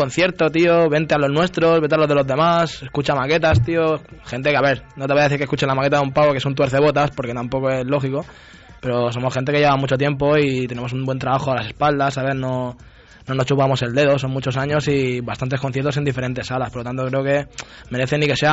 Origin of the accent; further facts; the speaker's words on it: Corbera de Llobregat, Catalonia, Spain; yo soy de Corbera del Llobregat, que soy el que más lejos está